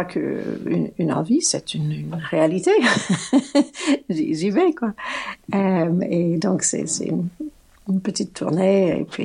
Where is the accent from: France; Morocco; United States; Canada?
United States; Portland, Oregon; J'enchaîne avec un programme similaire dans ma ville natale de Portland, dans l'Oregon.